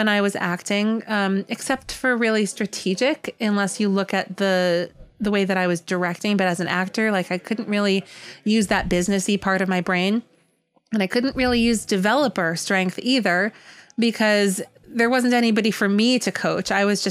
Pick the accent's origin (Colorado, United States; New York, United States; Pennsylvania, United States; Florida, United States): New York, United States; New York City; So I was born in Manhattan on the Upper West Side.